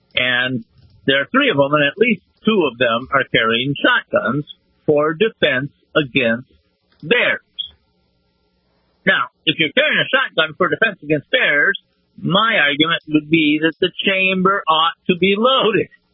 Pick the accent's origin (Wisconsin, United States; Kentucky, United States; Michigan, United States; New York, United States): Wisconsin, United States; But when I grew up in the Midwest of northern Wisconsin, when people were out hunting, I didn't know of anyone who would hunt with an empty chamber.